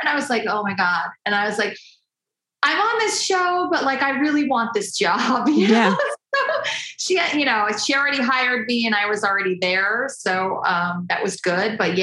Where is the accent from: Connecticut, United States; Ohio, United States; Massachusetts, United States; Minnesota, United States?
Ohio, United States; Cleveland; So yes, I grew up in Cleveland, Ohio, with very limited life experience.